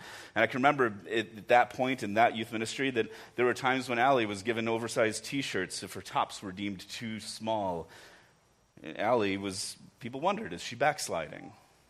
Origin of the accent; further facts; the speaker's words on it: Chicago, Illinois, United States; I grew up in Chicago, and so did my wife Alyssa.